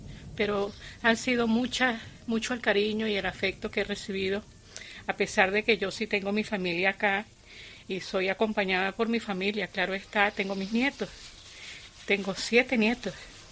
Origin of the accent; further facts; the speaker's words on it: Venezuela; Yo soy venezolana. Y tengo poco tiempo de haber llegado acá, apenas tengo 8 meses de haber llegado.